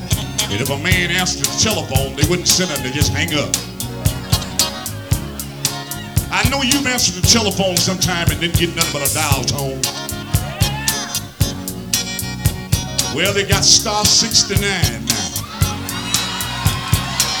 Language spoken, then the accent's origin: English; Montgomery, Alabama, United States; You know, I went to Montgomery, Alabama the other day, my hometown.